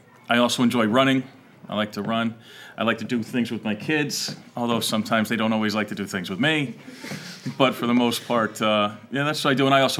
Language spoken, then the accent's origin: English; East Haven, Connecticut, United States; I grew up in East Haven, Connecticut.